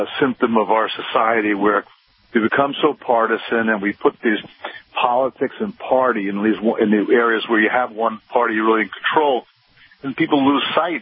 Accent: Union City, New Jersey, United States; born and raised in Jersey, in Hudson County, and born in Jersey City, raised in Union City.

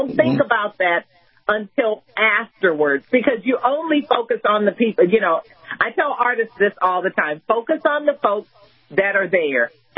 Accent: Texas, United States; love football. I'm from Texas. So, you know, football is in my blood, it's in my genes, all of that kind of stuff.

